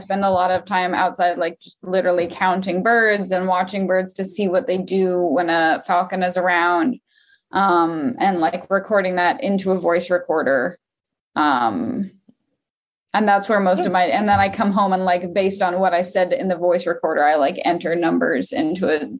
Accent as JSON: {"language": "English", "town": "Louisville", "region": "Kentucky", "country": "United States", "tie": "born or raised there", "also_born_or_lived": "Lexington, Kentucky", "said": "Yeah, I'm actually from Louisville. And I lived in the same like house in Louisville for my whole life. And then the first time I moved out of my house, I went to Lexington, Kentucky, like an hour and a half down the road."}